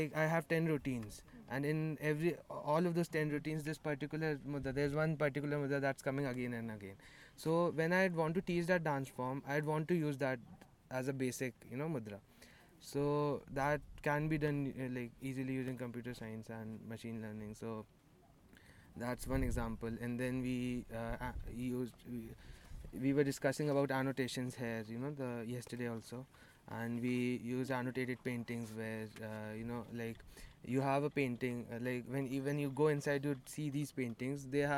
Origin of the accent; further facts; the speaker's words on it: Korba, Chhattisgarh, India; English is a second language; also born or lived in Gurgaon; I was born in Gurgaon, but then I went to Chhattisgarh, and there's a place called Korba.